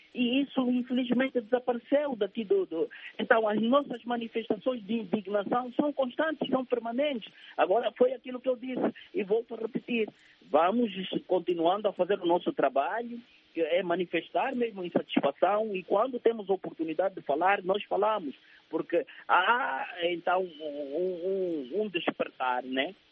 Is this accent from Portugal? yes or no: no; Angola; also born or lived in Brazil; Eu sou angolano, sou filho de Angola, canto Angola, danço Angola, vivo Angola, transpiro Angola.